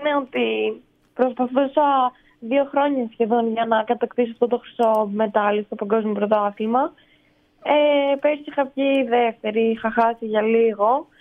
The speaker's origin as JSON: {"language": "Greek", "town": "Kastoria", "region": "Western Macedonia", "country": "Greece", "said": "Ναι, είμαι από την Καστοριά"}